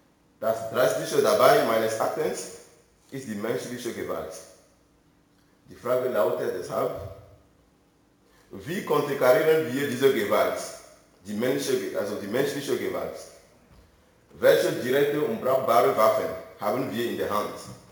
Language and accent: German; Togo; now in Bremen, Germany; Ich komme ursprünglich aus Togo. Bin ich hier in Bremen seit 2 Jahren